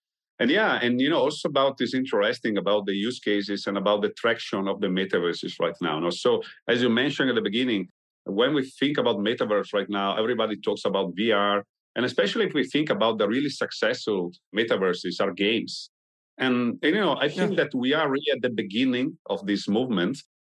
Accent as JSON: {"language": "English", "country": "Italy", "said": "For example, I'm from Italy."}